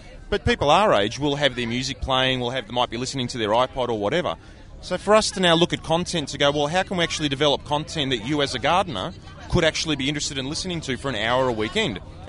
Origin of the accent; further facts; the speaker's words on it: Australia; Oh, we're from Australia.